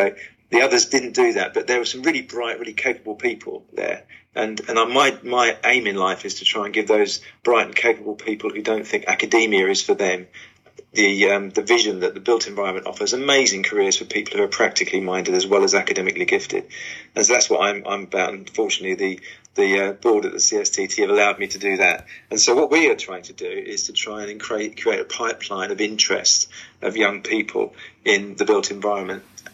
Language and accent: English; London, United Kingdom; Because I come from East London, and I was very lucky in that I'm very old now, so it was a long while ago.